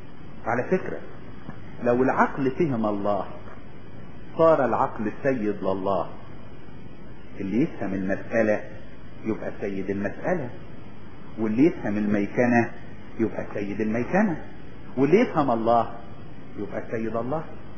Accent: Upper Egypt, Egypt; احنا من الصعيد واعرف كده

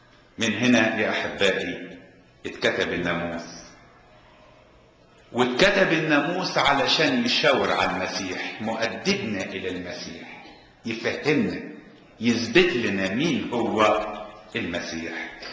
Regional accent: Egypt; عندنا في مصر حتة الأرض اللي مش متصورة بتبقى مقلب للزبالة.

